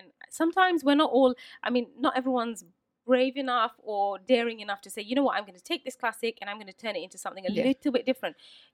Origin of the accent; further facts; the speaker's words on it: United Kingdom; I'm a part of lots of different worlds and I'm British.